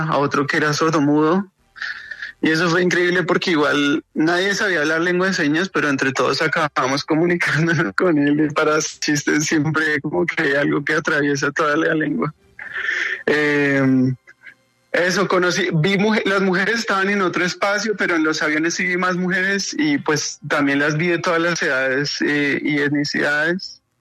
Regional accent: Colombia; yo estaba en un bus con otros como 40 colombianos

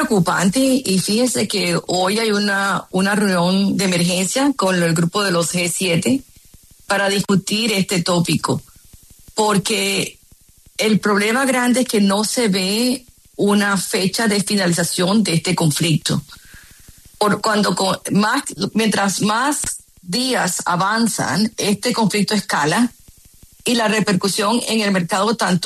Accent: Barranquilla, Atlántico, Colombia; born or raised there; also born or lived in San Marcos, Sucre; now in London, United Kingdom

